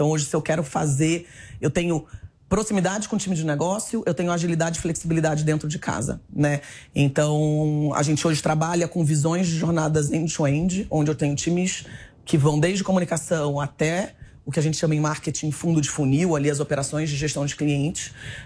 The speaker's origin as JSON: {"language": "Portuguese", "region": "Rio de Janeiro", "country": "Brazil", "moved": "yes", "lives_now": "São Paulo, Brazil", "said": "quem talvez vai me identificar vai ver que eu sou do Rio de Janeiro, mas já estou há 15 anos em São Paulo, então..."}